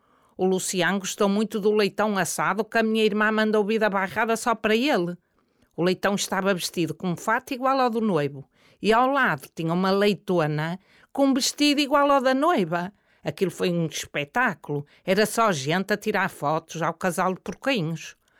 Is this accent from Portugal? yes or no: yes; Monteirão de Cima, Norte, Portugal; A minha terra é muito linda. É na aldeia do Monteirão de Cima. Tem vistas para o Marão. Tem uma igreja antiga, do tempo dos romanos, e um café.